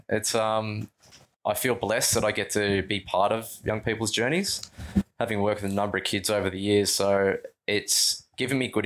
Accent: Melbourne, Victoria, Australia; growing up in Footscray in Melbourne

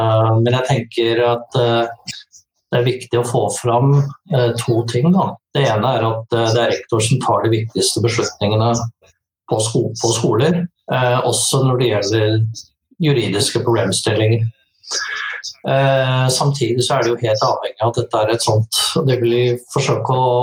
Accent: United States; Norwegian is a second language; now in Norway; Så jeg født og vokst opp i USA, bodde i Norge siden 1979.

